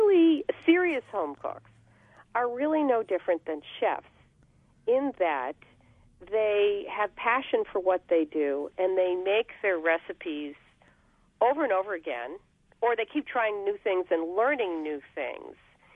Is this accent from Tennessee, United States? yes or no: no; New York City, New York, United States; when I grew up in New York City, my mom joined the food volunteer program